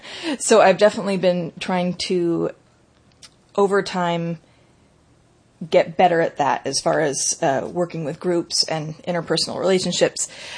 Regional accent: Carmel Valley, California, United States; born there; I was born in Carmel Valley, California. I was actually born at home.

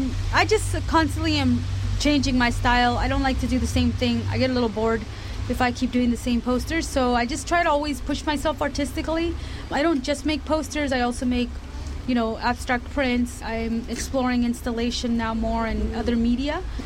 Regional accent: California, United States; starting in California, my home state.

